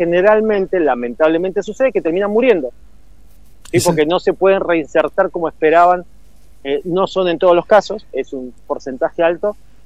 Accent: Mendoza, Argentina; siempre vio la mendocina, como somos los mendocinos.

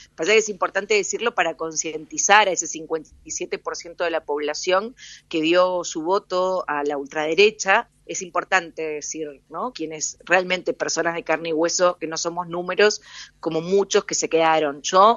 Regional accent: Argentina; como muchos argentinos y argentinas, soy una desocupada.

